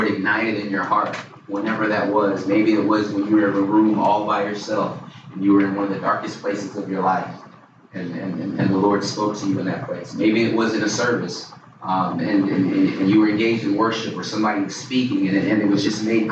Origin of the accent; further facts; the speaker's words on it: Arizona, United States; born there; I mean, I was born in Arizona. I've been all over the place and ended up here.